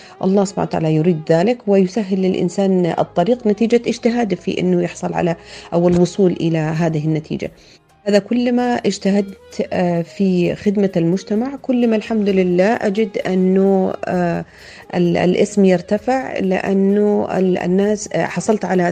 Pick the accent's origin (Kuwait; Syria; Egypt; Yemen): Yemen; هو دخيل علينا كيمنيين